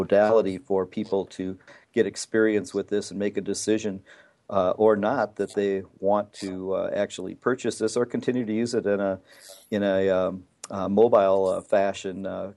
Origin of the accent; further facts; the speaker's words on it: St. Paul, Minnesota, United States; I'm from St. Paul, Minnesota, where I practice cornea and external disease, as well as refractive surgery and cataract surgery as my interests.